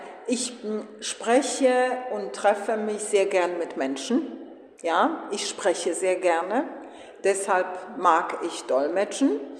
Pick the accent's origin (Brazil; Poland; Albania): Poland; Poznan, Greater Poland; Ich komme aus Polen. Die Stadt, aus der ich herkomme, heißt Poznan.